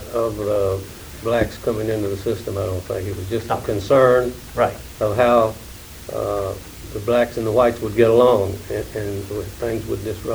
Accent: Russellville, Kentucky, United States; I was born here in Logan County, about 7 miles from Russellville. Went to school here in Russellville through 12 grades.

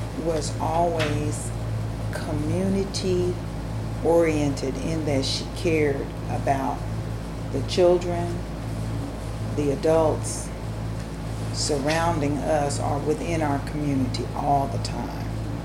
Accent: Paducah, Kentucky, United States; born there; I was born here in Paducah, Kentucky, June 22nd, 1949.

